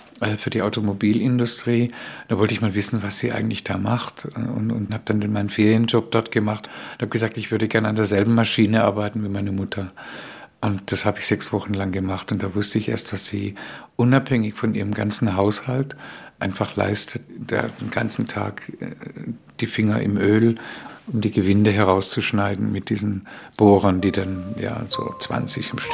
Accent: Spain; Und da hat man gespürt, dass man in eine Diktatur einreist als Spanier und Spanierinnen.

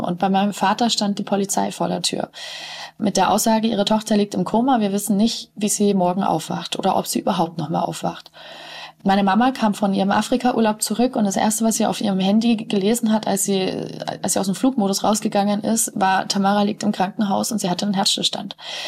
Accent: Nuremberg, Bavaria, Germany; Ich komme aus Nürnberg und muss wieder zurückfahren.

